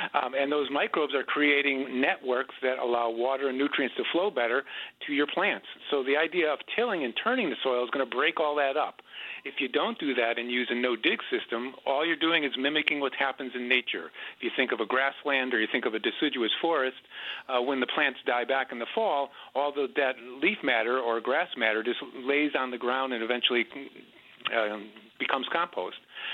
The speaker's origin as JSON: {"language": "English", "region": "Connecticut", "country": "United States", "tie": "born or raised there", "said": "Well, I grew up in Connecticut with my Italian grandmother and grandfather. I had a farm there"}